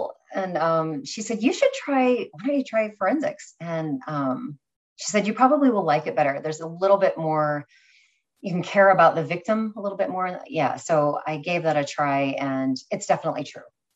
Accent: California, United States; now in New York, United States; So it starts back in California. I was originally from California, New York girl now.

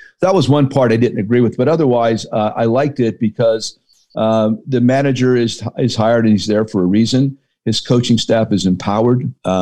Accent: Hazleton, Pennsylvania, United States; I didn't want it to be about me growing up in Hazleton, PA.

